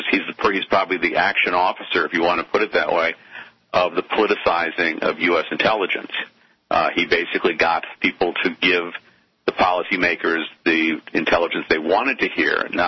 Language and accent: English; Northborough, Massachusetts, United States; the real pure great Boston accents I never quite picked up, but mm-hmm. a few words like Northborough, my hometown was I always pronounced it without the R's in it